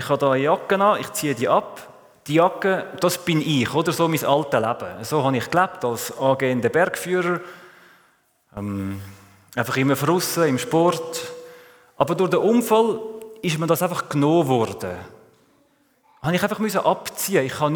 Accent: Switzerland; ich bin Schweizer, ich kann ohne Problem Zürichdeutsch, kein Problem, oder?

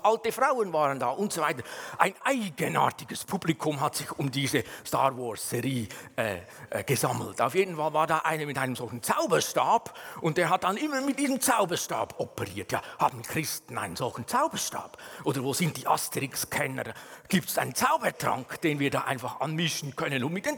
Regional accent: Aargau, Switzerland; Ich habe es schon gemerkt, wie die Oberländer ticken. Als Aargauer.

